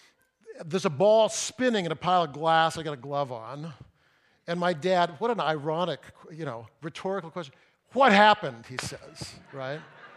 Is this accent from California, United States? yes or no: yes; Fresno, California, United States; I grew up in Fresno and played Little League, you know.